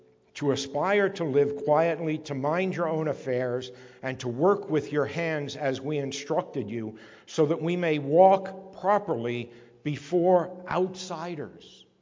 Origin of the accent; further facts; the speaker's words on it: New York City, New York, United States; now in Grand Rapids, United States; I was shocked when I first came to Grand Rapids, because of course you come into Jerusalem, right? I'm coming from Sin City, New York, coming to Jerusalem, Grand Rapids, church on every corner.